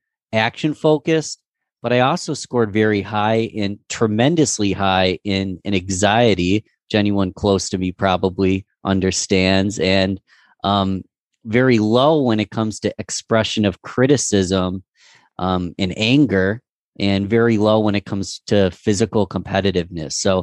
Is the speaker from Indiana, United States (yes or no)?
no; Rochester, New York, United States; And I'm from Rochester, New York.